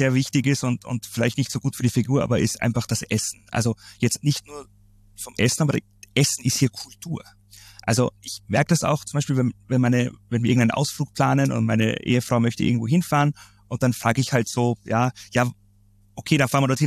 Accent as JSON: {"language": "German", "region": "Istanbul", "country": "Turkey", "tie": "born or raised there", "said": "ich bin auch in Istanbul aufgewachsen"}